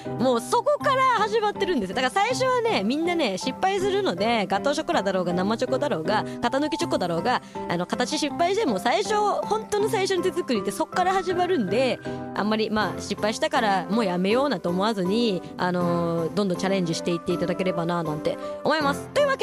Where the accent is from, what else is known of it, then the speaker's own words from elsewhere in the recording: Aomori, Japan; この雪の量を見ると青森から来た私から言わせていただくとね